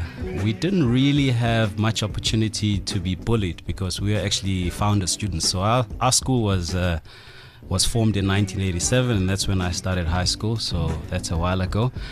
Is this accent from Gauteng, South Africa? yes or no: no; Durban, KwaZulu-Natal, South Africa; I'm a boy who grew up at Umlazi Township, mm-hmm. Durban.